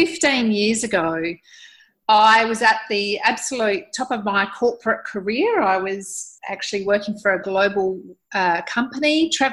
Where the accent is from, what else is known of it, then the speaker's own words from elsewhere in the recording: Adelaide, South Australia, Australia; It happened back in my hometown here in Adelaide.